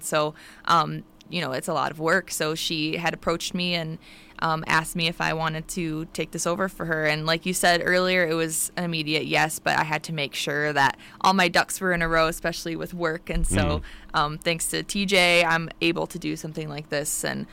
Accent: Racine, Wisconsin, United States; So I'm born and raised in Racine or Sturtevant, and I've been there my entire life. I was in Kenosha for a very brief period of time and came back.

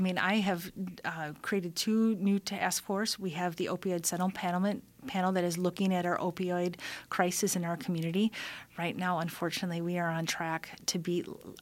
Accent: Wisconsin, United States; So I said, well, you know, here I'm from Wisconsin and we get 70% of the funds.

